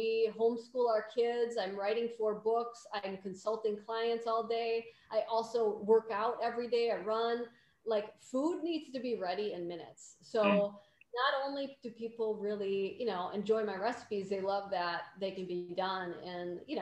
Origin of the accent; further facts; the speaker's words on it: Wisconsin, United States; I'm from Wisconsin originally and we love our cheese. I mean, you buy cheese curds at the gas station.